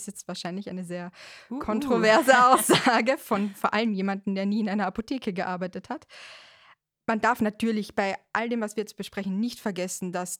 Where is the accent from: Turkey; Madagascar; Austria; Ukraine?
Austria; now in Germany; also man hört es ja, ich komme ja nicht von hier, ich komme aus Österreich.